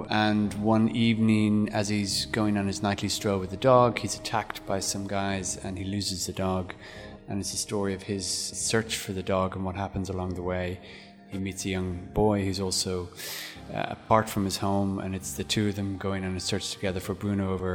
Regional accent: Ireland; I suddenly felt overwhelming guilt because I'm Irish, so that's obviously my first response.

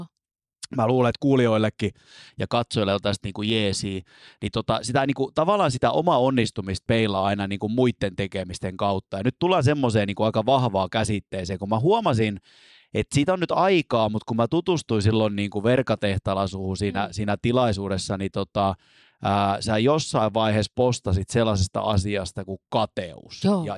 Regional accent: Estonia; now in Finland; mä oon itse Virosta kotoisin

